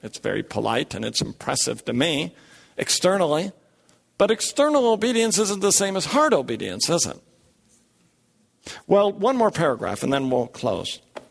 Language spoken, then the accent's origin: English; the North, United States; You know, we see this in the South. I'm from the North